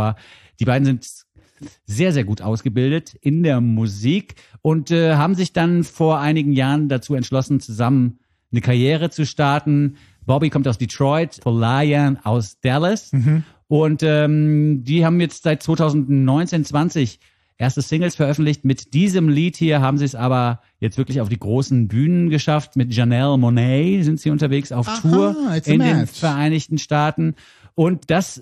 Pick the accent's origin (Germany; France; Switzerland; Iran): Switzerland; als Schweizer findet man natürlich alles